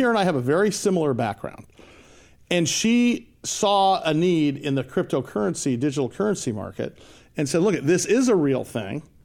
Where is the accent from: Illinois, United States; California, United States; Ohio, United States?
California, United States; San Diego; Russ and I were born and raised in San Diego. In fact, we're the only two left in the city because everyone else migrates here.